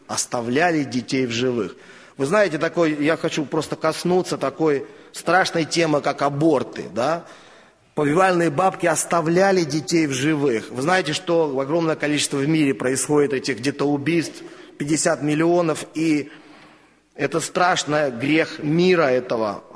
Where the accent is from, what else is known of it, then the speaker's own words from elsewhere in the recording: Siberia, Russia; я из Сибири сам.